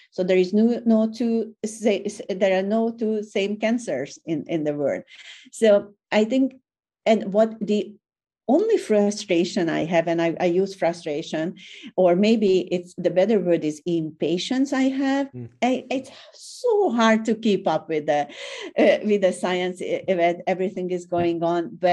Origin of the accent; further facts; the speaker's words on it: Budapest, Hungary; I grew up in Hungary, in Budapest. I was the first one who went to college or university in my broad family.